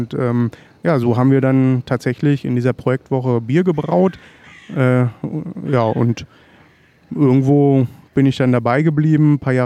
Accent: Hattorf am Harz, Lower Saxony, Germany; Ich komme aus Hattorf am Harz. Das muss ich nicht weiter erläutern. Das ist halt so ein kleines Dorf am Rande des Harzes.

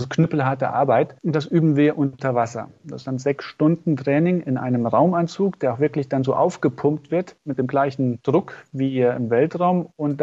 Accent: Gronig, Saarland, Germany; Aber ich komme aus dem Dorf Gronich und das sieht man ganz schön an dem Momberg, an dem Denkmal oben auf dem Berg.

